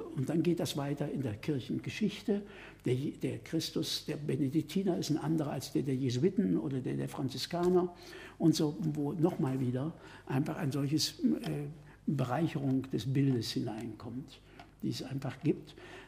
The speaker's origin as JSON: {"language": "German", "region": "Central Germany", "country": "Germany", "said": "wir kommen aus Mitteldeutschland eigentlich"}